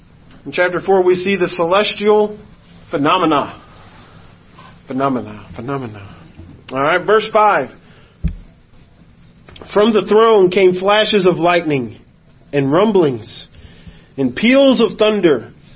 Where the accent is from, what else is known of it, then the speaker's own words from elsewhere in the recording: Florida, United States; But you know, growing up in Florida, thunderstorms happened every day.